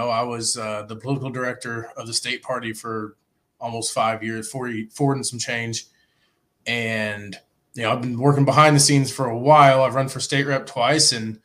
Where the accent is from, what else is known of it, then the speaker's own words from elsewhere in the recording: Illinois, United States; No, you know, I'm a lifelong resident. The only time I've lived outside